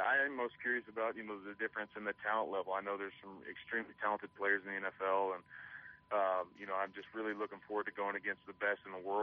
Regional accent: Bushland, Texas, United States; I'm from Bushland, Texas. I went to a high school where I graduated with 82 people.

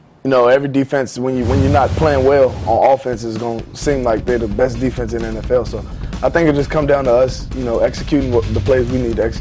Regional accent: Virginia, United States; I'm from Virginia, so, not as big as New York.

